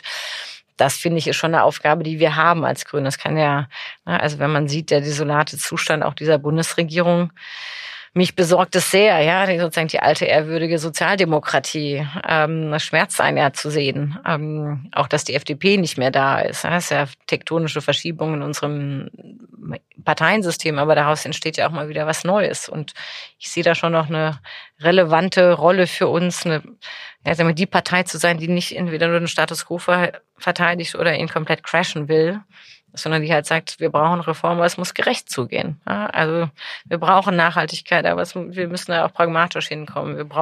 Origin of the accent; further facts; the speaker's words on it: Munich, Bavaria, Germany; wir schaffen es als Münchner